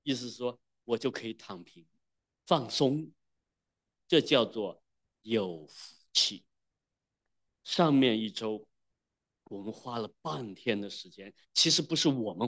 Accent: Wenzhou, Zhejiang, China; 我们温州人对他特别有感情，

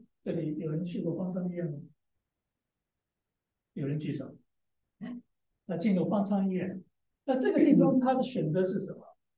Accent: China; 我是从国内来的，在国内待了8年，没有人可以反对啊，我是国内来的。

